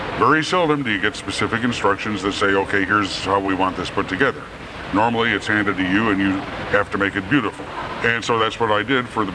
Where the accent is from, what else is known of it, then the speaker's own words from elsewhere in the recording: Napoleon, North Dakota, United States; After I'd been there about 3 weeks, my hometown newspaper showed up. My dad ran the Napoleon Homestead in Napoleon, North Dakota.